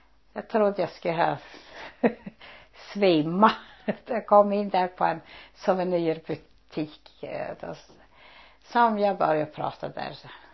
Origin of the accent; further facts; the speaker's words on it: Arjeplog, Norrbotten County, Sweden; Om jeg frågade om jag kommer från Arjeplog. Va? Så. Hur kan du veta det, sa jag då.